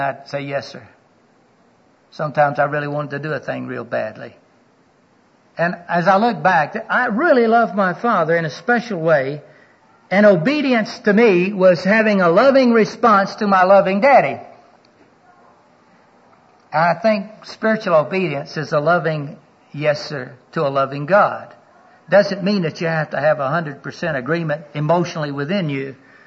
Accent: Florida, United States; When I grew up in Florida, that was just as much a requirement as the jack was.

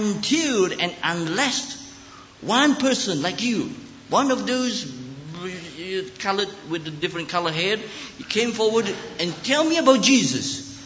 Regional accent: Malaysia; born there; English is a second language; I was born in Malaysia. My dad ran away from China, communist China, when they took over, and he just got in time on a big boat and got to Malaysia.

